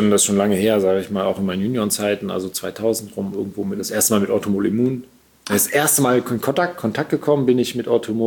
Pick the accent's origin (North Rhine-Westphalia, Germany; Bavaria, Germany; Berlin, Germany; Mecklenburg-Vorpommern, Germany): North Rhine-Westphalia, Germany; Cologne; Ich wusste, dass sie auch hier in Langenfeld sitzen, in der Nähe von Köln, wo ich groß geworden bin